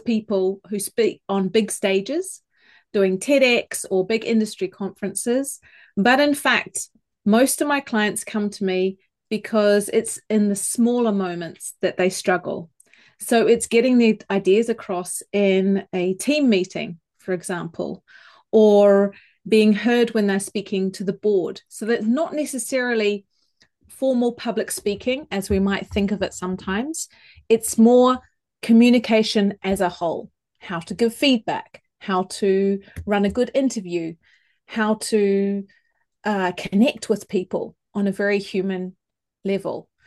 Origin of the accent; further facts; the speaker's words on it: New Zealand; now in Switzerland; I'm originally from New Zealand, because otherwise I find people search for that funny accent. And so I tell you straight away, so then you can concentrate on the words that we're using rather than my funny accent. But I am now living in Switzerland